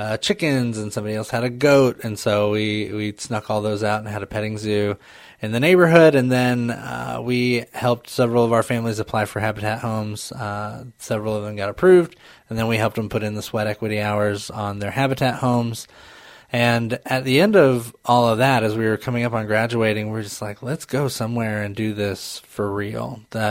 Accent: Arkansas, United States; Yeah, so I'm not from here. I grew up in Arkansas. That's home.

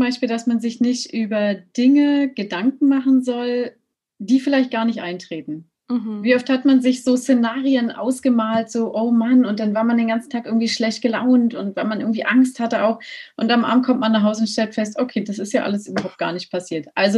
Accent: Berlin, Germany; born there; also born or lived in Spain; now in Bernau bei Berlin, Germany; ich stelle mich gerne nochmal vor. Ich bin in Berlin geboren, Berlin-Lichtenberg, wohne jetzt in Bernau bei Berlin, bin also ein bisschen in die Grüne gezogen, habe 3,5 Jahre im Ausland gewohnt in Spanien

